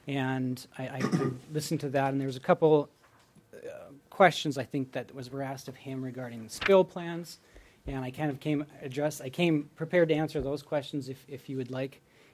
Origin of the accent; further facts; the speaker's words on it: Valley City, United States; because I grew up in Valley City